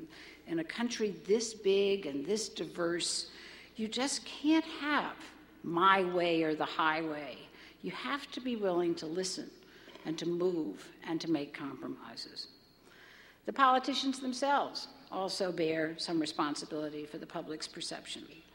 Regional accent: Louisiana, United States; I'm from Louisiana, and we're beginning to look downright noble.

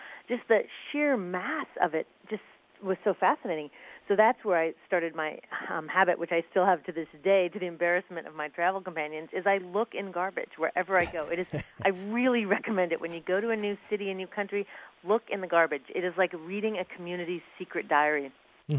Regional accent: Seattle, Washington, United States; You know, and I'm from Seattle, Washington, where we don't have piles of garbage all over.

